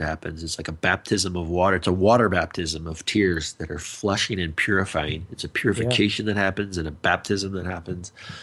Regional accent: Arizona, United States; kind of growing up in the Arizona, which is kind of south, you know, a little bit of country, hard ass, you know, chewing tobacco and all that kind of stuff, right?

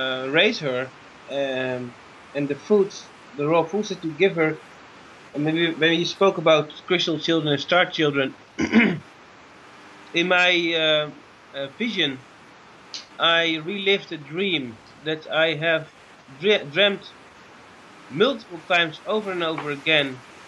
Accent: Achterkerk, Zeeland, Netherlands; I was born in Achterkerk. That's the place where my parents live.

